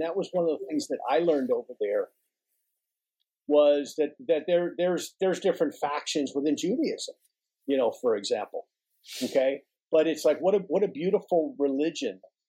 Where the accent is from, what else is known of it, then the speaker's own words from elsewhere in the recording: New York, United States; I'm a New Yorker originally, so we tell people New York's the center of the universe.